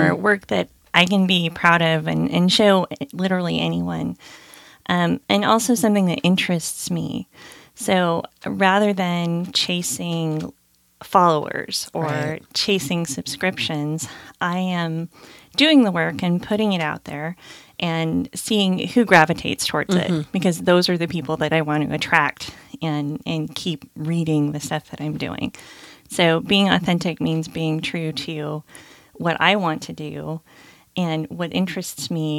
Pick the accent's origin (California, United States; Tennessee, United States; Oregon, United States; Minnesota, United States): Oregon, United States; Grants Pass; I actually grew up in Oregon. I grew up in Southern Oregon in Grants Pass.